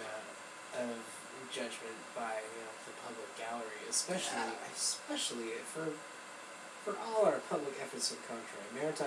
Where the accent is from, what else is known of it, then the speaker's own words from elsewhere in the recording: Ireland; that's my knocking on wood and being Irish exists